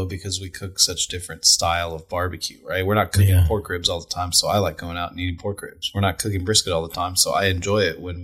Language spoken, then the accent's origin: English; Austin, Texas, United States; So I grew up in Austin eating barbecue kind of around Austin.